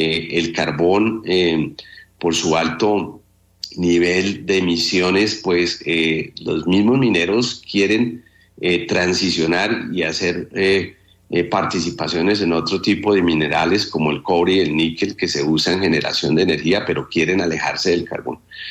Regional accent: Colombia; como colombianos debemos preocuparnos

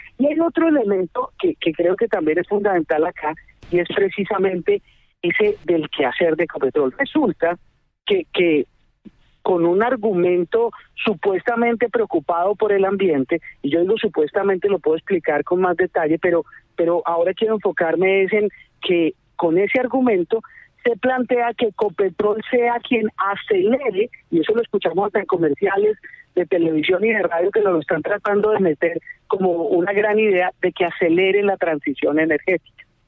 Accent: Colombia; en manos privadas, que en su mayoría somos colombianos, comunes y corrientes

